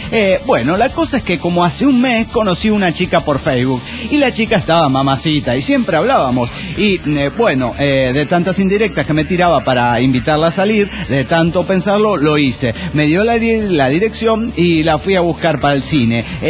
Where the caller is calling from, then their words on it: Nashville, Tennessee, United States; de Nashville, Tennessee.